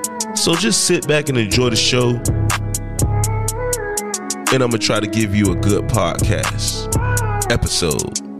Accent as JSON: {"language": "English", "town": "Miami Gardens", "region": "Florida", "country": "United States", "lives_now": "Pembroke Pines, United States", "said": "you know I'm a podcaster from Miami Gardens, Florida. You know what I'm saying? I'm based off in Pembroke Pines."}